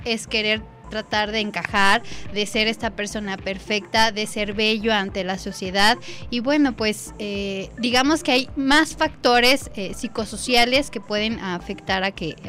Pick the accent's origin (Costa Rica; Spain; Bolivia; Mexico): Mexico; dentro de los aspectos culturales, digamos, como población mexicana, no tenemos unos, digamos, un buen hábito alimenticio